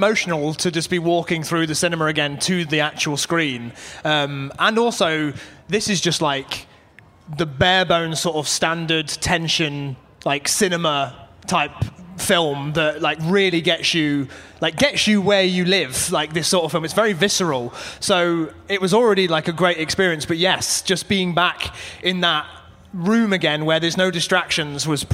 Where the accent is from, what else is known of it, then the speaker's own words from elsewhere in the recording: Nottingham, East Midlands, United Kingdom; I'm from Nottingham originally, and down the road...